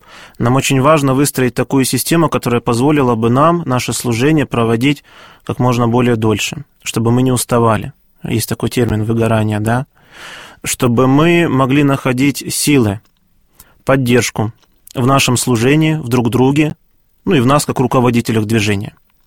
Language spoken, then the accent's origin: Russian; Siberia, Russia; когда я приехал из Сибири поступать в духовную школу